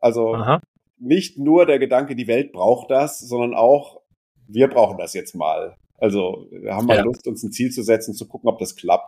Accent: Switzerland; Ich bin Schweizer von meiner Nationalität. Das hört ihr zwar nicht, das ist aber trotzdem so.

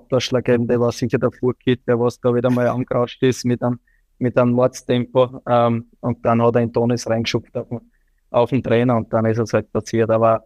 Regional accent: Austria

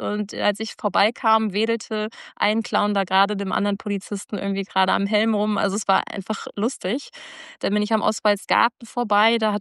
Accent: Giessen, Hesse, Germany; denn ich komme ja aus Gießen.

